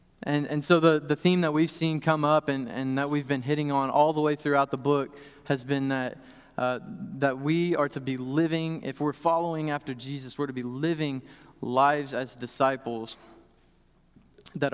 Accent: Shreveport, Louisiana, United States; also born or lived in Norman, Oklahoma; So I grew up in Shreveport, Louisiana. That's where I felt that call. Spent some time in Norman, Oklahoma, helping plant a church there.

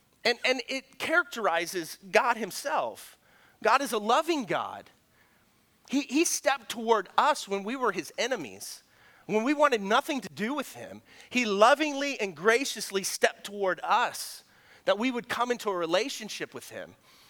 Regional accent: Missouri, United States; I'm from Southern Missouri, that's how you say it.

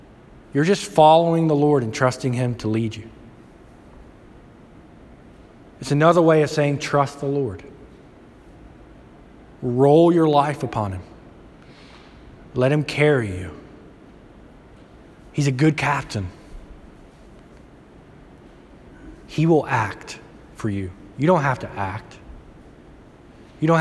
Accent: Alabama, United States; I grew up down south in Alabama, and we were about 5 hours from the Gulf.

